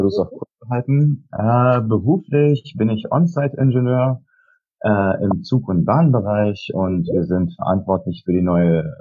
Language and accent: German; Jordan; Also ich komme ja auch aus der Gegend, ich bin in Jordanien aufgewachsen.